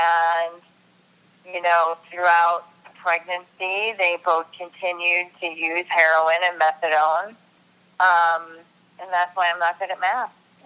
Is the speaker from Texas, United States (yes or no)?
no; Rochester, New York, United States; All right, so, you know, I'm from Rochester, New York. I'm from upstate New York. I'm from an Irish Catholic family.